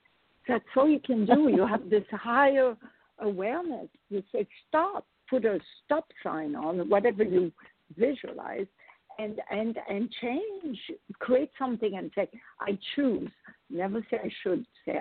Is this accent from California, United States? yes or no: no; New York, United States; I'm in Florida from New York, and I had to learn to drive again. You know, New York, we don't.